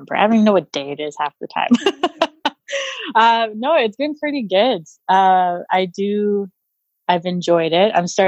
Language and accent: English; Calgary, Alberta, Canada; So I grew up in Calgary